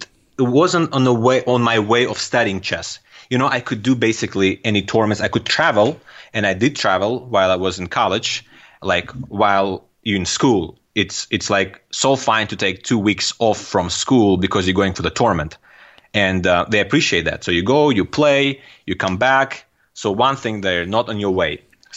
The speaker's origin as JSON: {"language": "English", "country": "Turkmenistan", "accent": "Turkmen", "first_language": "Russian", "second_language": "English", "moved": "yes", "lives_now": "United States", "said": "My first language is a Russian language, and I do understand and speak Turkmen language as well. Although now living here in the US for almost 10 years, I do forget, and my accent is getting terrible, the Turkmen accent."}